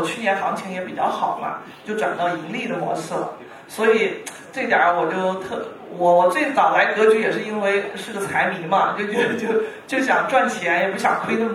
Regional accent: Henan, China; now in Chengdu, China; 我是来自成都的，然后其实我的老家是在河南的，我是2012年的时候因为家庭的原因，然后就去到了成都。我现在呢是在成都税务所上班，大概在成都已经上了9年的班了。

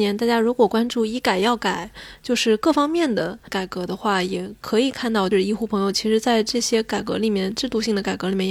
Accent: China; 我们中国人

